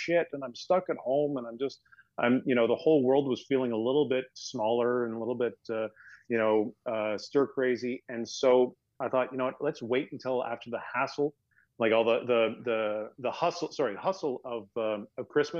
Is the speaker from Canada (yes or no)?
yes; Canada; I think being Canadian means that you get tired of things and you like variety.